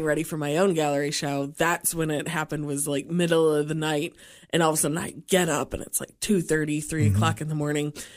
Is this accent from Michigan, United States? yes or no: yes; Michigan, United States; I came from Michigan where it's cold, really cold, mosquito season or construction barrels.